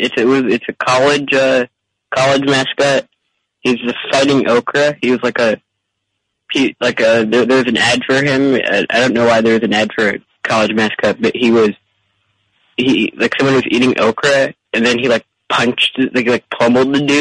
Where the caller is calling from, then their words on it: Oakland, California, United States; Oakland, California.